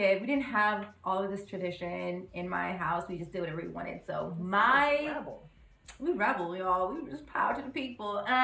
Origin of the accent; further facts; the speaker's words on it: California, United States; I am from California.